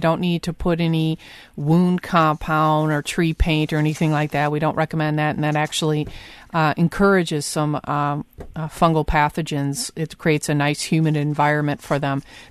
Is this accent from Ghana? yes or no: no; Michigan, United States; the state tree of Michigan, my home state